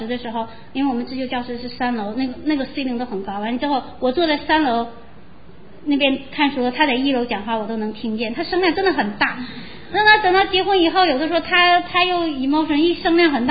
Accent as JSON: {"language": "Chinese", "country": "China", "said": "因为我们从大陆来的"}